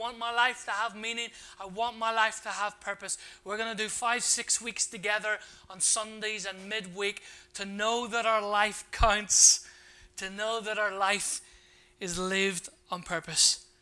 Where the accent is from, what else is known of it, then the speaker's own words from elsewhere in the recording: Ireland; There's no question the stupid. I'm Irish.